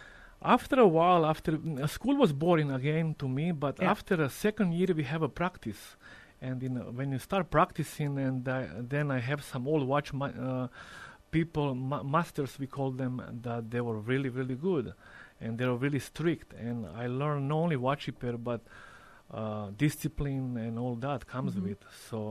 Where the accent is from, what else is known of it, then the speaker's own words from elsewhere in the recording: Croatia; I grew up in Europe, in Croatia, and I wasn't really good in a school.